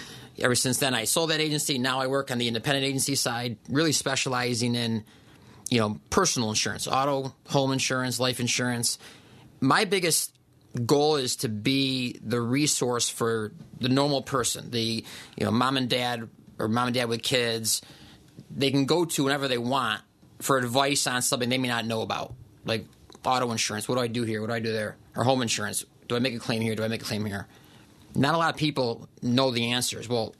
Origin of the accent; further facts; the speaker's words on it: Greece, New York, United States; also born or lived in Chicago; Yeah, I grew up in Greece.